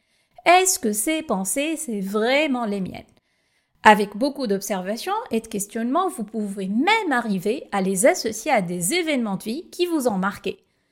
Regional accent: Tunis, Tunis Governorate, Tunisia; je suis née en 1987 à Tunis, en Tunisie. Je viens d'une famille de la classe moyenne et j'ai vécu dans un cadre plutôt moderne et aisé à Tunis, la capitale, où j'ai pu fréquenter de bonnes écoles et avoir une bonne éducation.

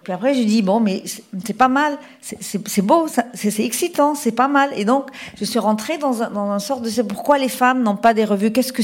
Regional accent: Egypt; moved away; Et alors que quand je suis partie d'Égypte, personne n'était voilé.

